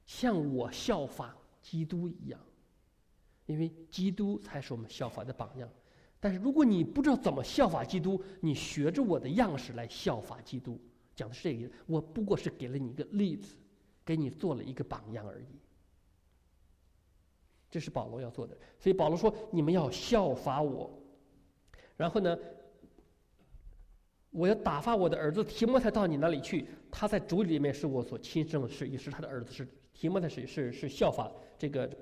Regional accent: China; 我们中国人有一句话叫做

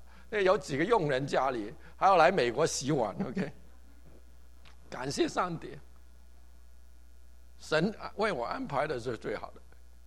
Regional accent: Hong Kong; moved away as an adult; also born or lived in Taiwan; 我们香港人讲老实话了，很糟糕的了

